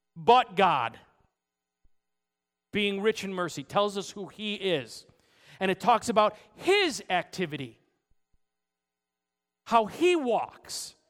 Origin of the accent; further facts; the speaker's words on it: New York, United States; when I was growing up in Western New York, there was a radio station that I loved to listen to.